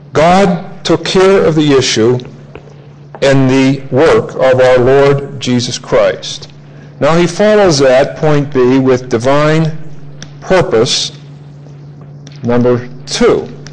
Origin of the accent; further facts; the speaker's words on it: Pittsburgh, Pennsylvania, United States; I come from Pittsburgh, where you used to have to do spring cleaning every 2 months.